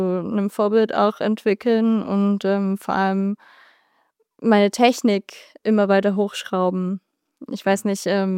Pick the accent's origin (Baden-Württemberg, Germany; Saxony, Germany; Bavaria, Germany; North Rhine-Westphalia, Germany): Saxony, Germany; Breitenbrunn; Ja, das ist von Breitenbrunn, wo ich herkomme.